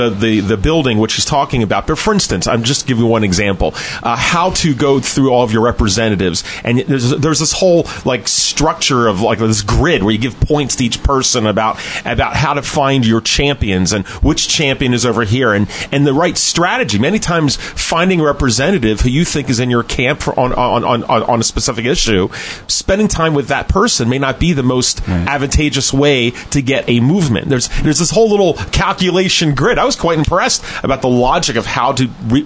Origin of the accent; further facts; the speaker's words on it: Philadelphia, Pennsylvania, United States; My dad's here, Philly. I'm from Philly. So, of course, we're from the uncivilized part of Pennsylvania.